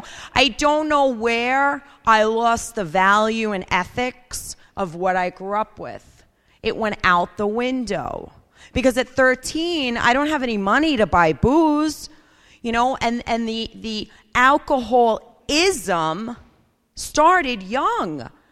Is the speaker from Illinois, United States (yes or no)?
no; Seaford, New York, United States; I grew up in Seaford on Long Island